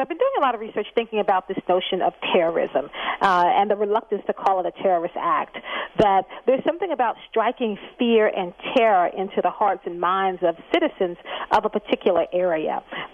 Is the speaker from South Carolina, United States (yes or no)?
yes; Columbia, South Carolina, United States; also born or lived in Washington, D.C.; Well, I was born in Columbia, and I grew up with my parents between Columbia and Lexington, South Carolina, and Washington, D.C.